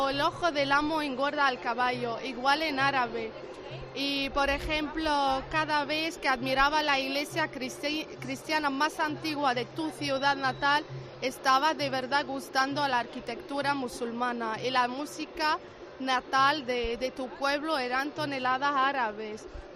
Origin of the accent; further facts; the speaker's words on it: Lebanon; also born or lived in Spain; soy libanesa. Yo estuve estudiando en Madrid y viví tipo un año en España